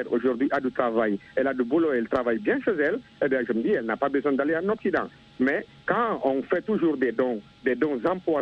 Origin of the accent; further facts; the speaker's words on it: Guinea; des jeunes qui quittent chez moi en Guinée